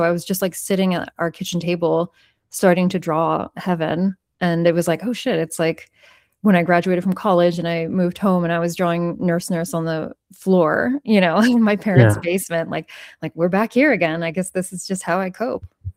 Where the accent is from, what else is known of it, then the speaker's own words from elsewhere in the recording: New York, United States; now in Los Angeles, United States; I'm a New Yorker. I'm a native New Yorker. And that's the end of the story, you know?